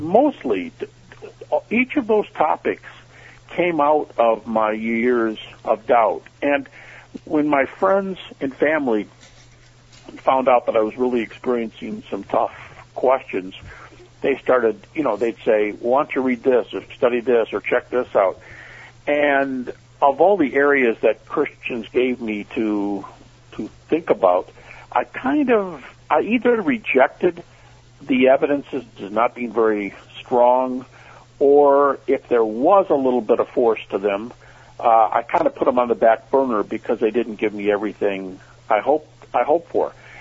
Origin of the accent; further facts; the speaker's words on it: Detroit, Michigan, United States; also born or lived in Indiana; I grew up in the Detroit area almost exclusively. I lived for a year or so in Indiana, and I did live in western Michigan, but almost totally in Detroit in my early years, and my schooling likewise.